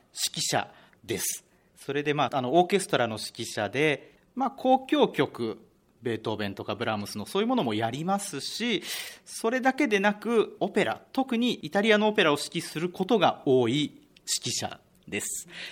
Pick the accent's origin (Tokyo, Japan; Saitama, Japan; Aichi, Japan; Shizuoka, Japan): Tokyo, Japan; born there; 東京生まれで、東京に住んでるんですけども